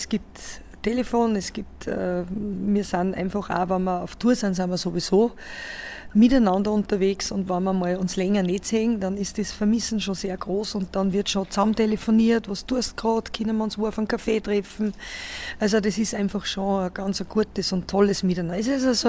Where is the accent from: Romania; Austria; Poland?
Austria; Upper Austria; ich bin aus dem Salzkammergut. Ich bin aus Österreich. Eine richtige Österreicherin, eine richtige Seherin. Also ich habe den Traunsee vor meiner Haustüre, ich habe wunderschöne Berge um mein Haus herum gruppiert. Also ich wohne mitten in der Natur